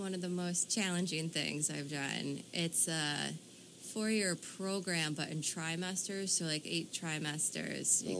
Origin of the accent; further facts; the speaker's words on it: Utica, New York, United States; also born or lived in Old Forge; I'm from Utica, New York, initially.